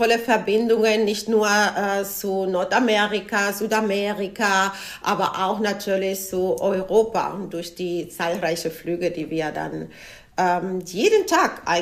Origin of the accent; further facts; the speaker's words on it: Santo Domingo, Distrito Nacional, Dominican Republic; now in Germany; Jawohl, ich bin in der Dominikanischen Republik geboren. Ich bin gebürtige Dominikanerin aus Santo Domingo, die Hauptstadt. Und wohne ja in Deutschland seit über 25 Jahren